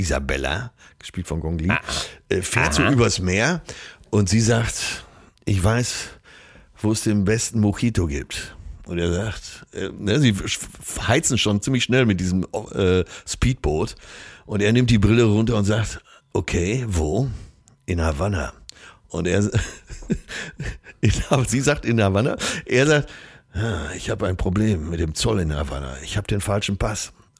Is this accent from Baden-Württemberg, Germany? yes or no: no; Hamburg, Germany; selbst als Hamburger verweile ich ab und zu mal im Madison.